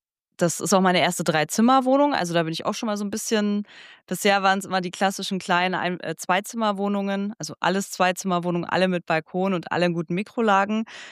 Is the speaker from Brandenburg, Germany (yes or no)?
yes; Frankfurt, Brandenburg, Germany; born there; Also ich komme selber, ich bin gebürtig aus Frankfurt-Oder.